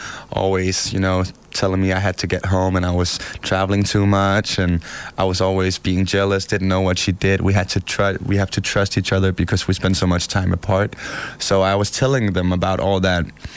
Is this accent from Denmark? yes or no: yes; Denmark; I think in Denmark, I find it's normal for me because I'm from Denmark.